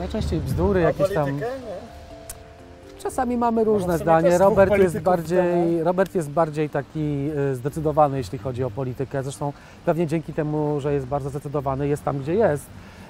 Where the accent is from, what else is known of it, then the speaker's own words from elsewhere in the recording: Stalowa Wola, Subcarpathian Voivodeship, Poland; Jestem z Podkarpacia, no ze właśnie, Stalowej Woli, więc...